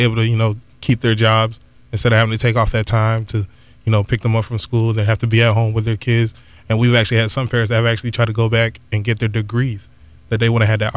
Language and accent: English; Florida, United States; Growing up in South Florida, you kind of looked at it as like a little kid center